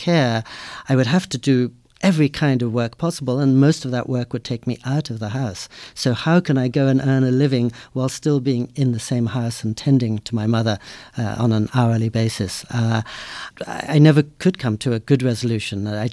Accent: England, United Kingdom; I grew up in Anglican schools. So for 15 years in England, I had chapel every morning, chapel every evening.

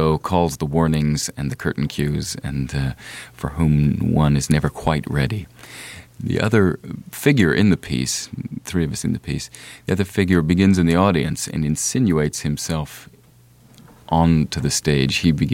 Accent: United States; as an American, I feel very proud to have some tie to, sort of like jazz music.

